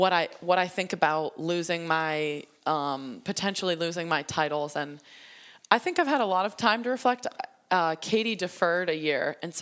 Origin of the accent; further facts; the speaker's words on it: Pittsburgh, Pennsylvania, United States; in Pittsburgh or I hadn't been in Pittsburgh, I wasn't really there. And so to have the support of my hometown was so cool.